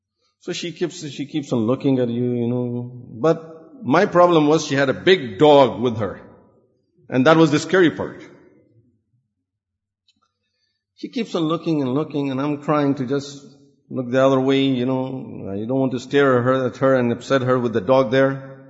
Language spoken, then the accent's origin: English; Saudi Arabia; I said, because I was from Saudi Arabia. I'm born and raised over there.